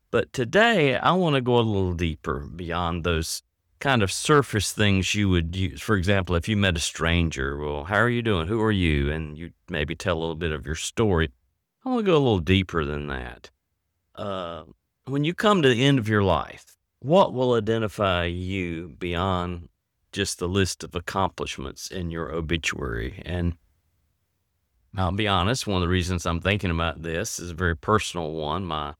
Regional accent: Rocky Mount, North Carolina, United States; I could talk on and on about days growing up in Rocky Mount, North Carolina, where I was very involved in our local Baptist church.

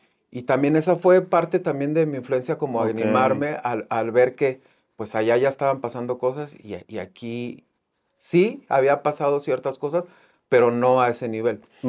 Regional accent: Guadalajara, Jalisco, Mexico; also born or lived in Mexico City; después de vivir en Los Ángeles, me tocó regresar a Guadalajara. Vivimos como 3 años allá. Allá fui a la escuela y eso. Y Guadalajara, luego vine para Ciudad de México. Luego otra vez regresé a Guadalajara.

